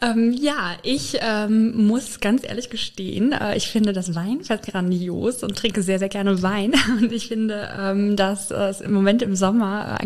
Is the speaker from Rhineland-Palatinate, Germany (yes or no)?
yes; Filsen, Rhineland-Palatinate, Germany; Ich komme aus dem schönen Rhein-Lahn-Kreis aus Vilsen gegenüber von Boppard. Hab dann, wie die Berit, auch eine kleine Frankreich-Kurve geschlagen und ein Jahr in Paris gelebt und bin aber jetzt seit etwa einem Jahr auch Koblenzerin.